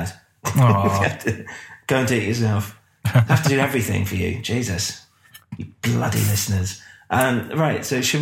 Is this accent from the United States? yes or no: no; Epsom, South East England, United Kingdom; They were from Epsom back in Surrey, my hometown.